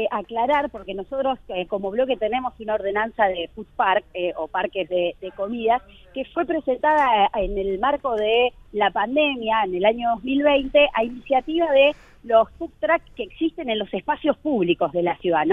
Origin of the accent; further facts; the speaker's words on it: Santo Tomé, Santa Fe, Argentina; No lo recuerdo porque yo vengo de Santo Tomé, ¿viste?